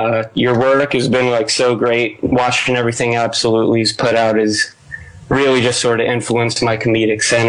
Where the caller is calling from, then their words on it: Boston, Massachusetts, United States; Boston, Massachusetts, as a matter of fact.